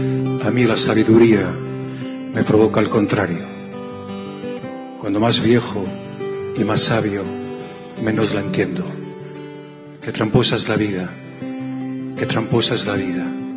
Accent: Catalonia, Spain; Soy catalán, vengo en son de paz.

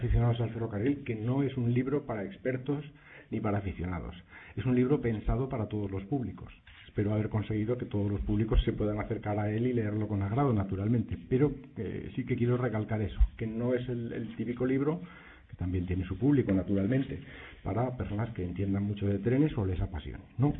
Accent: Canfranc, Aragon, Spain; yo soy de Canfranc

